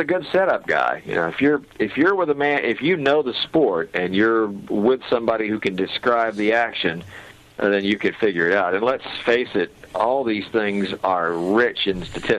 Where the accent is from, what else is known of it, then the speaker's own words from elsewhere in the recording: Stephenville, Texas, United States; I grew up in Stephenville with KSTV, so a little different.